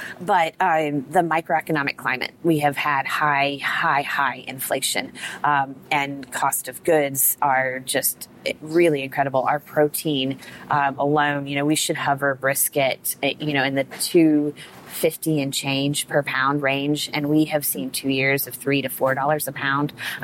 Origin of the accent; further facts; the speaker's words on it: Oklahoma, United States; also born or lived in Wyoming; now in Texas, United States; I was born in Wyoming, raised in Oklahoma, and I've been migrating south apparently my whole life.